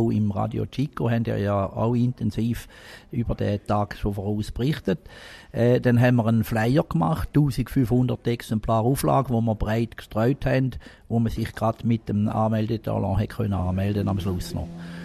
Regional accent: Schaffhausen, Switzerland; als Schaffhauser habe ich dann mir gesagt

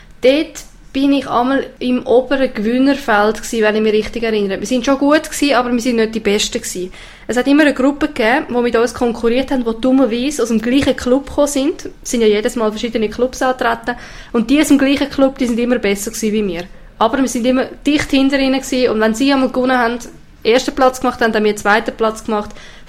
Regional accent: Zurich, Switzerland; Ich muss sagen, ich bin aus Zürich, bei uns ist das nicht so verbreitet.

